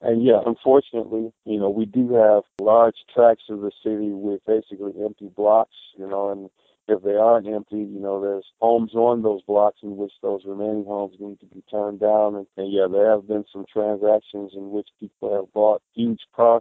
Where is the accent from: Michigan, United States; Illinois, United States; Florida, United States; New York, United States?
Michigan, United States; Detroit; Born and raised, man.